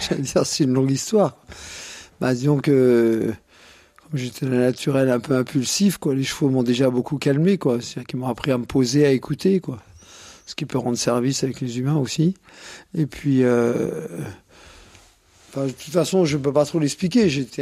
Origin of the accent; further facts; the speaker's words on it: Courbevoie, Île-de-France, France; born there; je suis né à Courbevoie